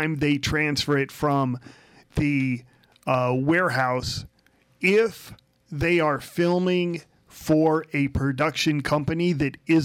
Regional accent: California, United States; and we come from Southern California.

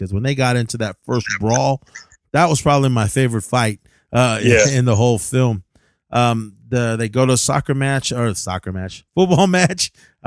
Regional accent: Oakland, California, United States; Because for myself, growing up in Oakland, man, I had like a handful of buddies that I knew that were down for me

